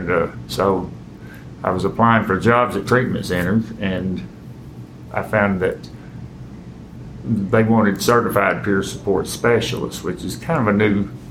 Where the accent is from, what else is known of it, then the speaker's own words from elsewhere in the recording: Hazard, Kentucky, United States; moved away as an adult; now in Clay City, United States; I'm from Hazard. I was born and raised in Hazard. I'm 49 years old. When I was 48, I moved to Menifee County, to Frenchburg. Since then, the past couple weeks, I've moved to live in Clay City.